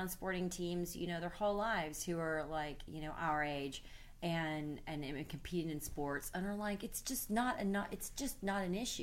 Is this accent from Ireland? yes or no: no; the South, United States; so many people tend to think that it's just because I'm from the South